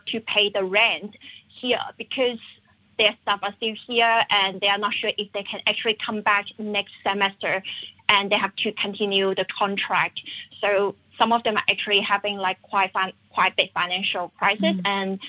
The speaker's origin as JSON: {"language": "English", "country": "Macau", "second_language": "English", "lives_now": "Australia", "said": "I'm from Macau, and when I flew back to Australia to continue my study in January"}